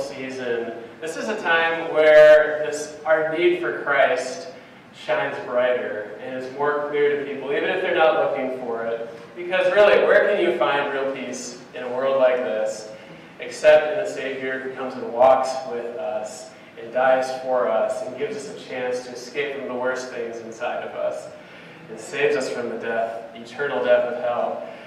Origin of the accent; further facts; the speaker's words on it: Wisconsin, United States; born there; I was born in Wisconsin, but I keep telling people my body is more suited for Texas